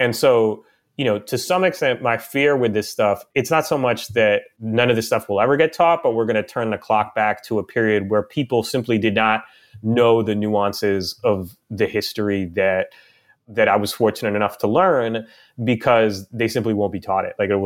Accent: Washington, District of Columbia, United States; You know, me personally, I grew up in Washington, D.C. I went to a public school.

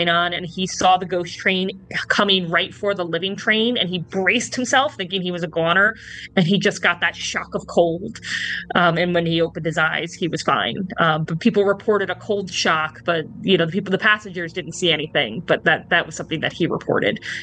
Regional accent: Ireland; oh, well, I'm Irish and you're Irish.

